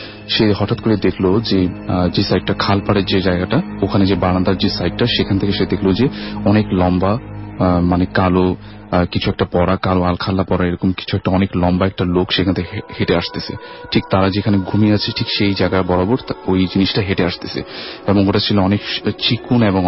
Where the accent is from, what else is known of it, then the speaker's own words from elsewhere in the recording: Dhaka, Dhaka Division, Bangladesh; পুরান ঢাকা থেকে এসেছি।